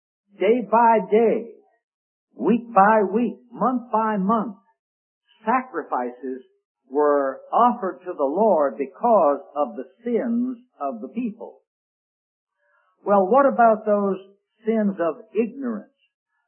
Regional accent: Richmond, Virginia, United States; I said, "Yes, I'm from Richmond, Virginia." I said, "That's my hometown." I said, "My background is Jewish."

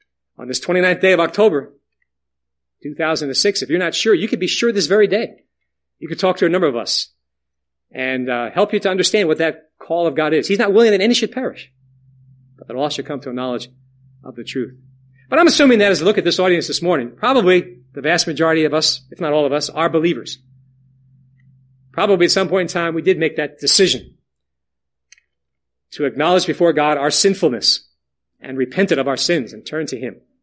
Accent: Yonkers, New York, United States; It was on March the 5th, 1951, 7-year-old, boy growing up in the Bethany Chapel in Yonkers, New York

